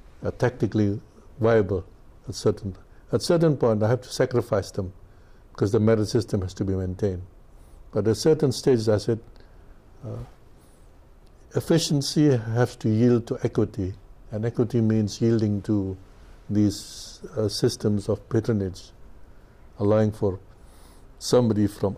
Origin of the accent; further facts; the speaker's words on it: Jakarta, Indonesia; English is a second language; I knew that the starting point for a Papuan or a Ajanese academic was different from myself, because I came from Jakarta.